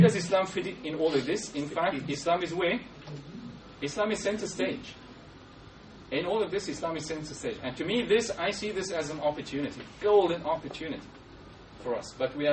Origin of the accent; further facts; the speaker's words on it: Sydney, New South Wales, Australia; and I come from Sydney, so we were living the protest violence for the last 2 weeks.